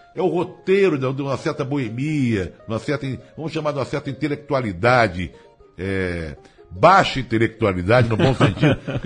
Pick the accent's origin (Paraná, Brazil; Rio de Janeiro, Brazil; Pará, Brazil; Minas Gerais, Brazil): Rio de Janeiro, Brazil; now in São Paulo, Brazil; Eu que sou carioca, estou aqui em São Paulo